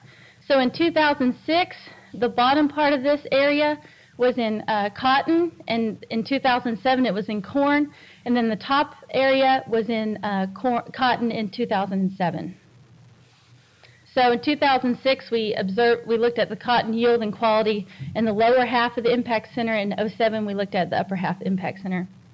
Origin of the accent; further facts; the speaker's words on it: Midwest, United States; I came from the Midwest, so especially in corn, it was found really useful